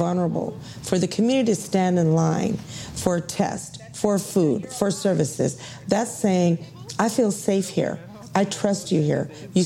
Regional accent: Houston, Texas, United States; born there

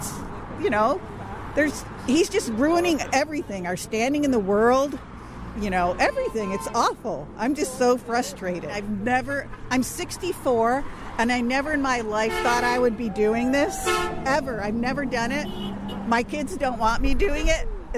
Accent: Buffalo, New York, United States; now in Washington, United States; I grew up in Buffalo, so I'm on the border there. Then I moved to Washington State, so I'm on the border here.

